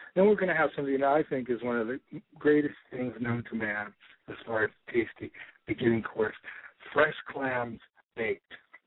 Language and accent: English; East Coast, United States; When I was growing up on the East Coast, crab boils, crab feasts, clam bakes were pretty standard during vacation season.